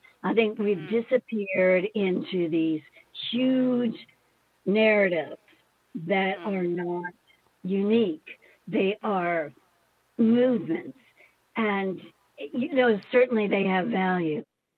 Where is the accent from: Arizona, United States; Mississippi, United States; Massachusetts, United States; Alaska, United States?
Mississippi, United States; Was when I grew up in Mississippi on the Gulf Coast, I was younger, like 7 and 8 and 9 maybe.